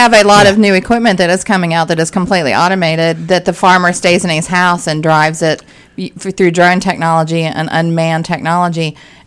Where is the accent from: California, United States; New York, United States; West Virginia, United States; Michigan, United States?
West Virginia, United States; I grew up in West Virginia.